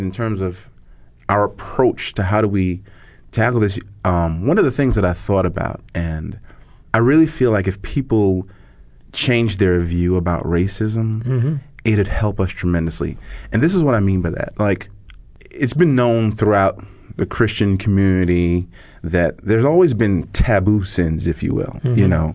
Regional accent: Brooklyn, New York, United States; growing up in Brooklyn, I joke about this all the time, that for the first 8 years, I honestly thought the majority of the country was Black, because that's all I saw.

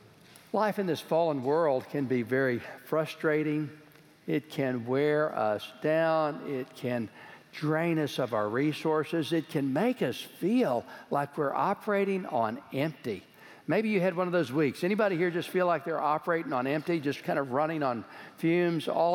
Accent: Georgetown, Texas, United States; I grew up in Georgetown, Texas, and my dad was a rancher and an entrepreneurial businessman.

